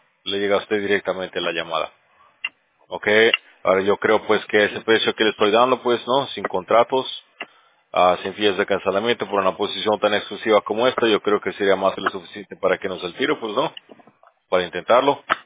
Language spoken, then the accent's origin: Spanish; Bolivia; yo soy de Bolivia